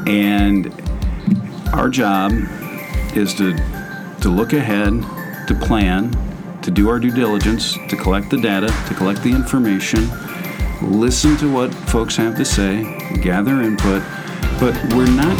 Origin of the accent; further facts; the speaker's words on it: Danville, Illinois, United States; So I grew up in Danville, Illinois, spent the first 20 years or so of my life there, and came to Illinois State as a transfer student, as a junior